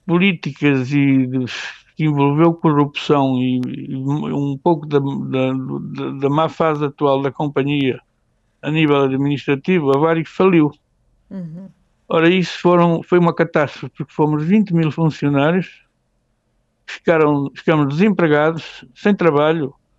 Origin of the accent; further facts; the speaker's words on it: Portugal; do jeito hospitaleiro que nós somos portugueses